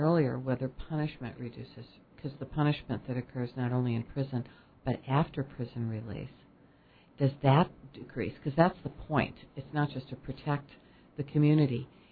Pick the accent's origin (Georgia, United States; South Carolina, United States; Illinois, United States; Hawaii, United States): Illinois, United States; Chicago; We're both from Chicago, so I could say Hyde Park.